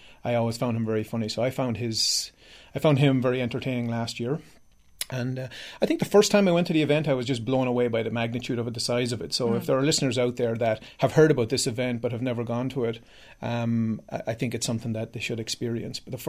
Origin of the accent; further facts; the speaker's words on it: Ireland; you know, when people hear my accent or talk to me or find out I'm Irish, they say, I go to this thing every year.